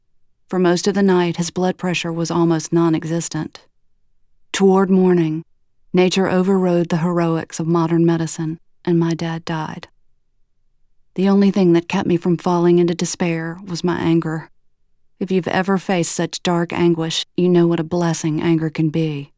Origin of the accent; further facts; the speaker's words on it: Atlanta, Georgia, United States; Unfortunately, she couldn't send a dog as far away as my hometown of Atlanta.